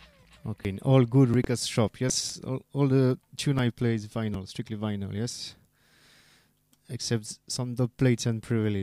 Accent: France; English is a second language; Sorry for my bad accent, as I am a Frenchman, yes?

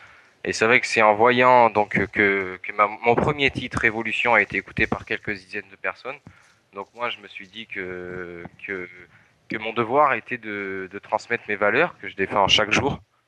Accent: Romans-sur-Isère, Auvergne-Rhône-Alpes, France; now in Chagny, France; Moi, je suis du 26, je suis né à Romans, à côté de Valence.

